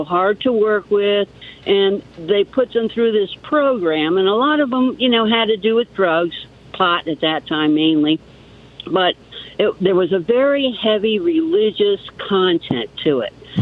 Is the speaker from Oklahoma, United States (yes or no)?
no; Florida, United States; I grew up in South Florida